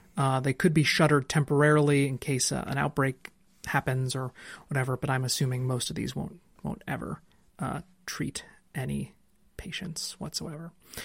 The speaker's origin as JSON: {"language": "English", "region": "Illinois", "country": "United States", "tie": "born or raised there", "said": "I grew up in a very rural area of Illinois. My hometown, 250 people."}